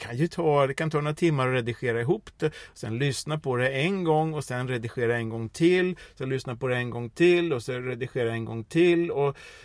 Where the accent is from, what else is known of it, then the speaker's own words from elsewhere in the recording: Norrköping, Östergötland, Sweden; born there; Då var vi utanför Norrköping.